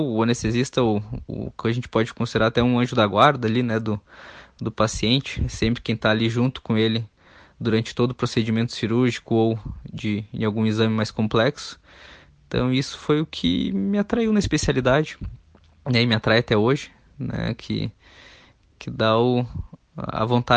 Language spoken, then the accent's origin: Portuguese; Passo Fundo, Rio Grande do Sul, Brazil; Sou natural de Passo Fundo, fiz o curso de medicina na Universidade de Passo Fundo e minha residência médica no município de Tubarão